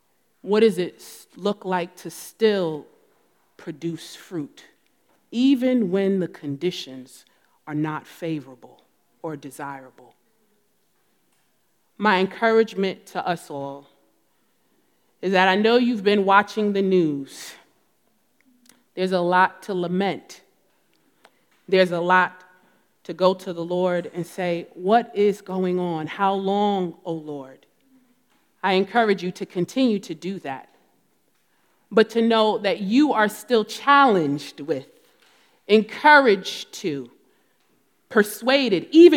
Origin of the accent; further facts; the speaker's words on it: Newark, New Jersey, United States; I'm from Newark, New Jersey. That's the city. I don't like a whole bunch of grass and being outside.